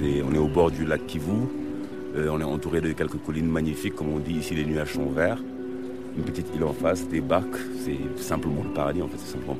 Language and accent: French; Sine-Saloum, Senegal; les Nyominka de là d'où on vient, du Sinsaloum.